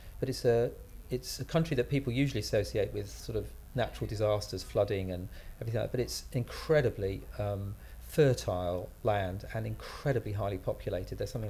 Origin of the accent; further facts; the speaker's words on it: Oxford, South East England, United Kingdom; also born or lived in London; We grew up in Oxford, went to school there. I eventually went to university in Oxford, then lived in London for a while.